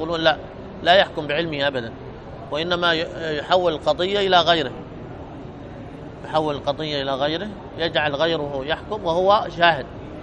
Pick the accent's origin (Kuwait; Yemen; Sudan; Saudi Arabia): Yemen; أيضا عندنا في اليمن هنا أصحاب القات